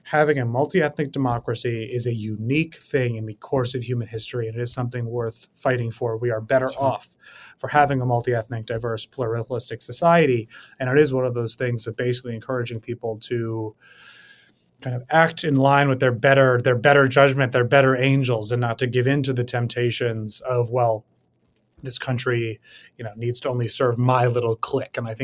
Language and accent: English; New York City, New York, United States; I'm born and raised in New York City.